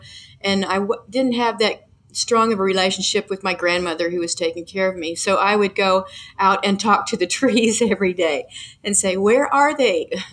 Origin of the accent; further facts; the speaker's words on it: Muskogee, Oklahoma, United States; I am from Oklahoma, born in Muskogee, okay? Had a Baptist background, and my mother taught Sunday school, okay?